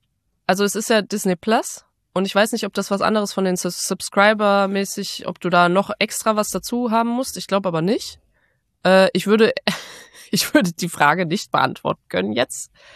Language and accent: German; Germany; Und ich habe mich ertappt, wie ich so als Deutsche da drin sitze.